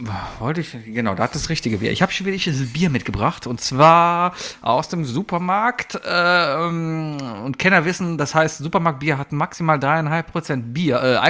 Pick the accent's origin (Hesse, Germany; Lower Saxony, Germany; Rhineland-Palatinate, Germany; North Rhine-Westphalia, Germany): North Rhine-Westphalia, Germany; Cologne; Ich war, also als Kölner, vor allem als Kölner Kind im Karneval.